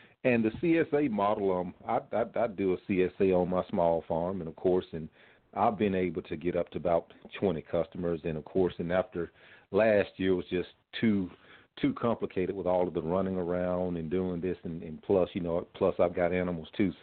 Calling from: Georgia, United States; I'm calling from West Georgia.

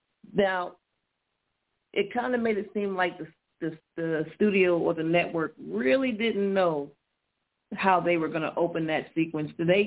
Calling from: Arizona, United States

